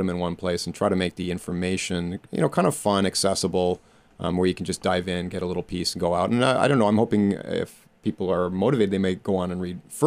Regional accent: Montreal, Quebec, Canada; now in Cranston, United States; I'm originally from Montreal. I can't claim to be a native Rhode Islander

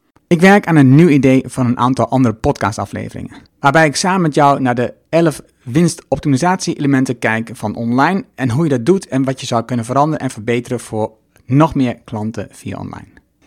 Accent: United States; Dutch is a second language; Ja, dat hoef ik allemaal niet van mij als Amerikaans

